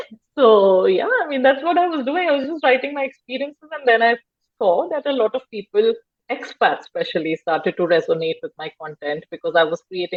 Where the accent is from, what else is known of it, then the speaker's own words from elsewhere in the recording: India; now in Basel, Switzerland; Yeah, yeah. Yeah, born and brought up in India.